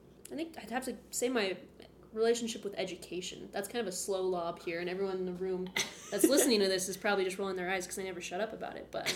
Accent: Cedar Hills, Utah, United States; also born or lived in American Fork; I'm initially from American Fork, Utah.

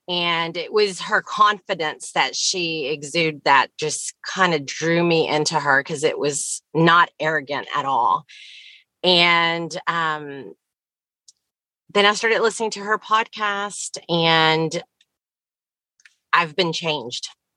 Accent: Texas, United States; I'm from Texas

